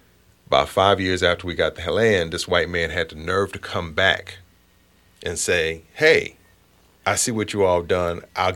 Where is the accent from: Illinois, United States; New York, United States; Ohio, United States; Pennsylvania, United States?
Illinois, United States; Chicago; now in Muskegon, United States; So, down the road, so I'm originally from Chicago.